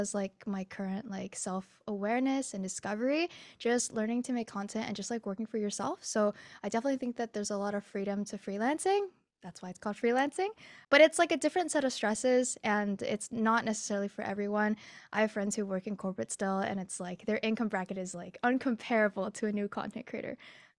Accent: United States; now in Canada; I am currently in Canada, but I'm from the US.

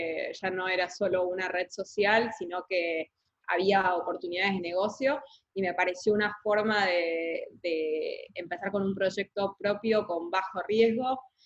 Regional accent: Buenos Aires, Argentina; soy argentina, de Capital Federal. Tengo 28 años

